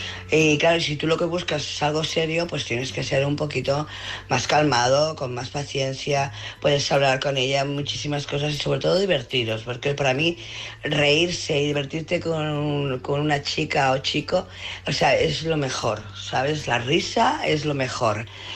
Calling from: Barcelona, Catalonia, Spain; de Barcelona.

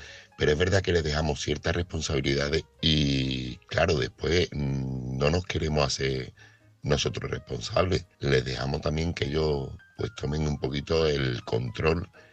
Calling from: Seville, Andalusia, Spain; corresponsal de Sevilla.

